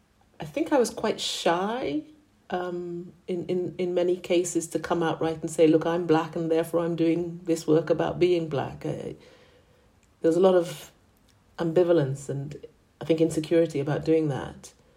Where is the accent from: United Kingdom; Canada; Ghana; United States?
Ghana; But you know, I grew up in Ghana. I mean, we did have things like that.